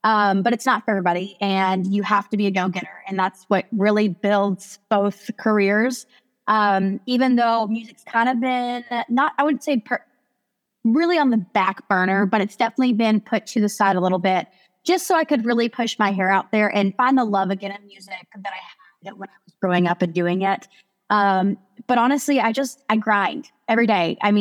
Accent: Houston, Texas, United States; now in Fort Worth, United States; I was born and raised in Houston, Texas. I'm the youngest of six

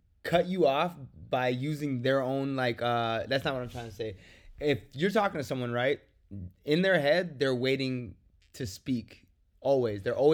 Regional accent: the Dakotas, United States; But I'm telling you, they got gems in the Dakotas.

